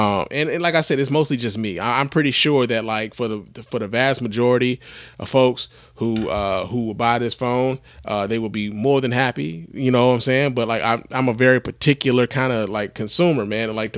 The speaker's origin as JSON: {"language": "English", "town": "Chicago", "region": "Illinois", "country": "United States", "tie": "born or raised there", "said": "Number 4 right now is my hometown, where I was born. Chi-Town, stand up."}